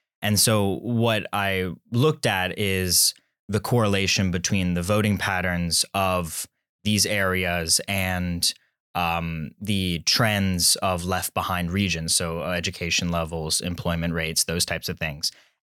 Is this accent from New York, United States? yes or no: no; Richmond, Virginia, United States; I am a master's student in local economic development, and I'm from Richmond, Virginia.